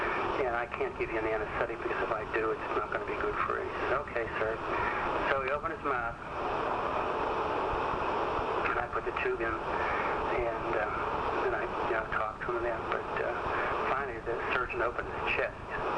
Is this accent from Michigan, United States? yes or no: no; Pittsburgh, Pennsylvania, United States; and I decided to, since I was from Pittsburgh, to go back to the University of Pittsburgh.